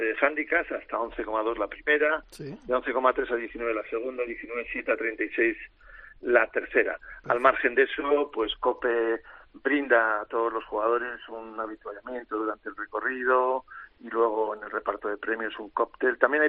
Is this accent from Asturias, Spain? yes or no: yes; Llanes, Asturias, Spain; Ah, muy bien, pues lo pasaréis. Es mi pueblo, es un sitio maravilloso, es muy divertido.